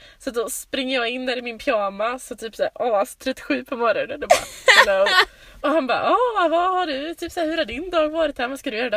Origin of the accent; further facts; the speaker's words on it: Skövde, Västra Götaland County, Sweden; Jag är 21 år gammal och jag kommer också från Skövde.